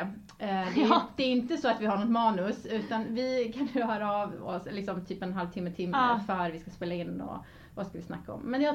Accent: Skåne, Sweden; now in Stockholm, Sweden; jag är från Skåne och gick hela min skola där, skolgång, och sen så pluggade jag i Lund och sådär på universitetet innan jag flyttade upp till Stockholm.

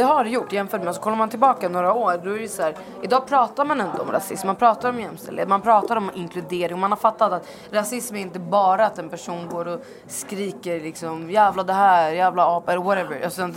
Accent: Vällingby, Stockholm County, Sweden; Ja, jag är från alltså... Vällingby.

